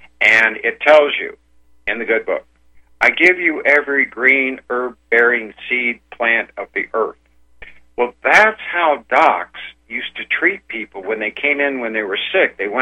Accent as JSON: {"language": "English", "region": "Florida", "country": "United States", "tie": "born there", "said": "hey, I was born in Florida, and I know what good-tasting catfish is"}